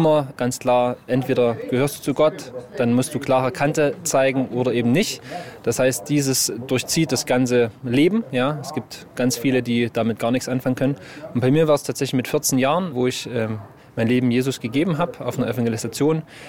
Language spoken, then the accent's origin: German; Saxony, Germany; Ich bin in dem Erzgebirge aufgewachsen. Erzgebirge ist eine Ausnahmeregion in den neuen Bundesländern, wo es recht viele Christen noch gab. Das heißt, ich bin in einem christlichen Elternhaus aufgewachsen.